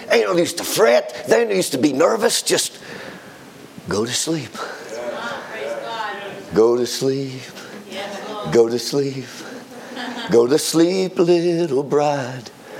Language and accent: English; the South, United States; Now, I'm from the South. We get emotional where I'm from.